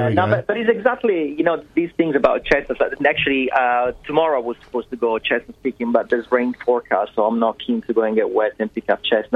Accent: Milan, Lombardy, Italy; English is a second language; now in Australia; Being Italian, born and raised, you know, I've got a strong attachment to the four season. I come from Milan, as you mentioned, so up north

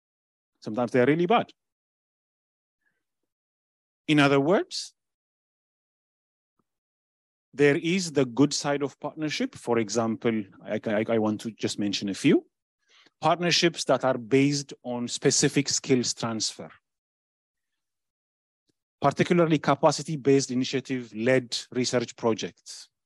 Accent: Ethiopia; I've met several people who ask me where I am, and I say I'm from Ethiopia.

